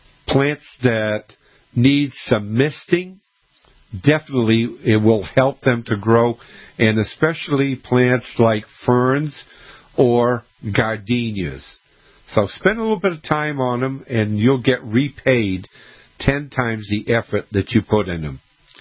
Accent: Scituate, Massachusetts, United States; I grew up in Scituate, which is almost on Cape Cod.

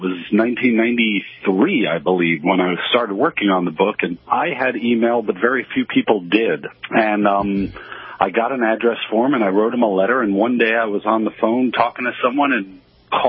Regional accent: New York City, New York, United States; born or raised there

